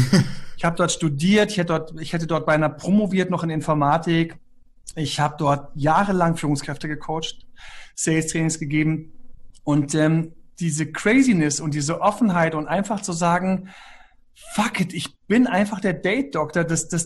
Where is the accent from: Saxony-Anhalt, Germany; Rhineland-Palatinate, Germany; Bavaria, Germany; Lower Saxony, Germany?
Lower Saxony, Germany; Göttingen; born there; meine Eltern sind aus dem Saarland, haben mich in Göttingen bekommen. Dann habe ich dort die schönste Kindergartenzeit gehabt